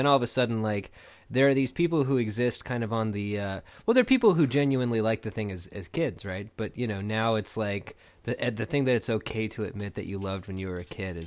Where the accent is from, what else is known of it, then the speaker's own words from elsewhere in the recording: Oklahoma, United States; also born or lived in Virginia / Germany; through high school in Oklahoma. But before that, I mean, we lived in Germany. I was born in Virginia